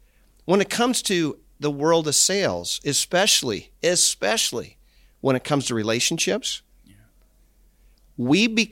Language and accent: English; Minnesota, United States; I grew up in Minnesota